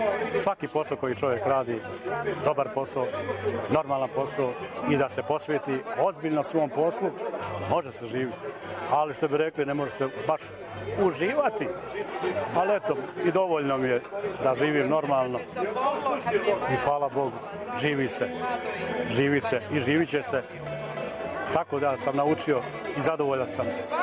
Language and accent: Bosnian; Bočinja, Federation of Bosnia and Herzegovina, Bosnia & Herzegovina; now in Doboj, Bosnia and Herzegovina; a istakao da sam ja rodom od Bočinje, znači izbjeglica, proćeran iz svoje kuće, iz svoga imanja, kao i svi mnogi drugi, kao i svi mnogi drugi. Tako da sam tu sam se zaustavio u Doboju.